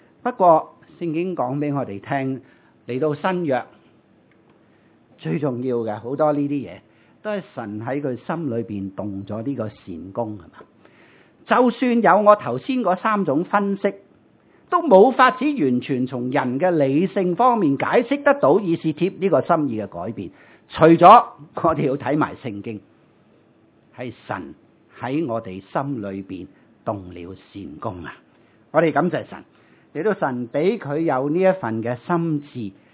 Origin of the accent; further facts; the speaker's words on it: Hong Kong; 在现实的生活里头，我们是一个香港人的身份